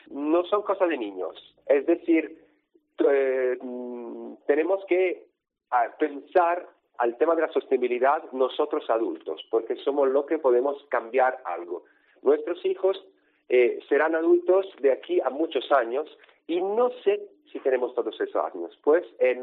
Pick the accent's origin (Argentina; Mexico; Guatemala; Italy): Italy; now in Barcelona, Spain; el grupo nace en Barcelona hace 3 años, cuando yo llegué en Barcelona desde Italia.